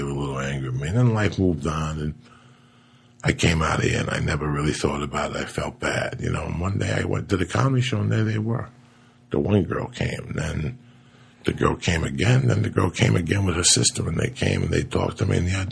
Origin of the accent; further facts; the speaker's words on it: New Jersey, United States; He's from my hometown in Jersey.